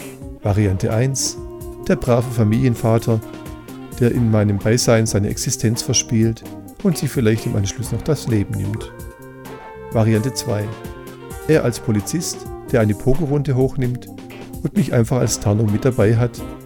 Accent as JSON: {"language": "German", "region": "Baden-Württemberg", "country": "Germany", "said": "Irgendeine Spezialität aus meiner Heimat. Er würde mir alles einkaufen, was ich dazu benötige. Schwäbische Maultaschen bekomme ich leider nicht hin."}